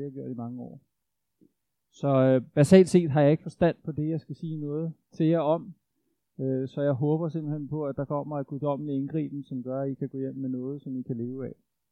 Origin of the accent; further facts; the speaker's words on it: Brøndby, Capital Region of Denmark, Denmark; now in Ølstykke, Denmark; jeg er Brøndby-dreng. Men i 20 år og plus har jeg levet i Ølstykke